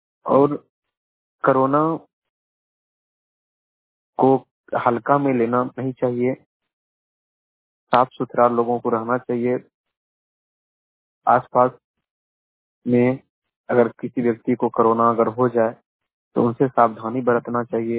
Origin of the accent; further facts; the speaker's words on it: Haveli Kharagpur, Bihar, India; मैं मुंगेर जिला के हवेली खरपुर का निवासी हूँ।